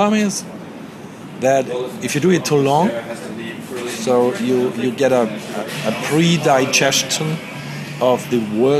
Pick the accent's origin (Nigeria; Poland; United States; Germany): Germany; Bavaria; and I'm from Bavaria